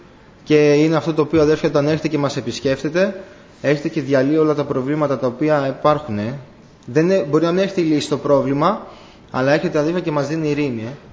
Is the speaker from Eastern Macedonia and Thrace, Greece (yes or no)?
yes; Drama, Eastern Macedonia and Thrace, Greece; Έτσι έλειπα στην πατρίδα μου, στη Δράμα, για περίπου ένα μήνα.